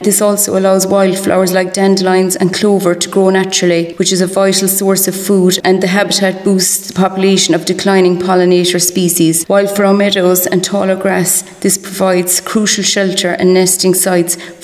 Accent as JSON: {"language": "English", "town": "Cullen", "region": "Munster", "country": "Ireland", "said": "So I'm from Cullen, and the name of our church is the Church of the Nativity of the Blessed Virgin Mary."}